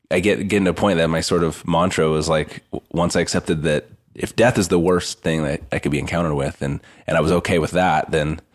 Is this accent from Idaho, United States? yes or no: yes; Boise, Idaho, United States; growing up in Boise